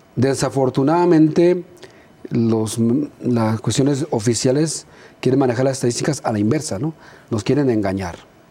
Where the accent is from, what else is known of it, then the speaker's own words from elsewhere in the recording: Tonalá, Jalisco, Mexico; En Tonalá también se puede, yo soy de Tonalá.